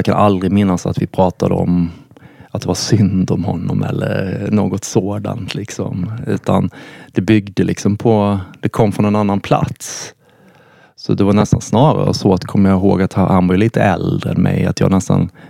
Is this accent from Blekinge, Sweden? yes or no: yes; Karlshamn, Blekinge, Sweden; Jag växte upp i en liten stad i södra Sverige som heter Karlshamn. Det ligger i Sveriges minsta landskap som heter Blekinge. Och då växte jag upp i en förort i Karlshamn.